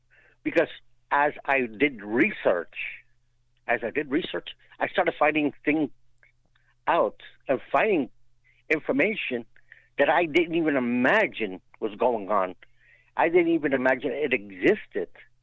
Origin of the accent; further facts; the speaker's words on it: Newark, New Jersey, United States; born there; Well, Rick, I was born in Newark, New Jersey. It's not an easy place. It's a rough. It's a rough city, and very dangerous.